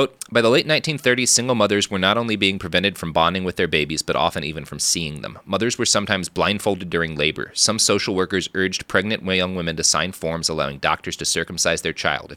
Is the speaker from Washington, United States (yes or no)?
no; Texas, United States